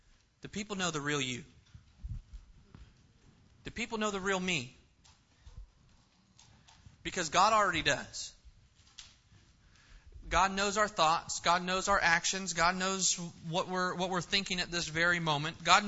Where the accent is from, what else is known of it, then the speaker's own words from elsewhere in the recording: California, United States; I'm a Californian, avocados, you know, I can eat those things raw.